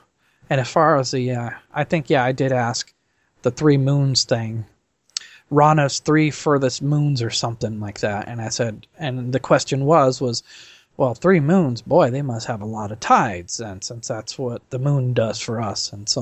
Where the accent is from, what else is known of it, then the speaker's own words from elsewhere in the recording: Nebraska, United States; from Nebraska.